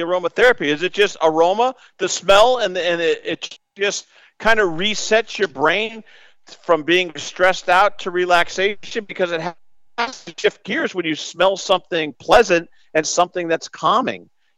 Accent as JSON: {"language": "English", "region": "Northeast", "country": "United States", "tie": "born or raised there", "said": "You can tell I grew up in the Northeast."}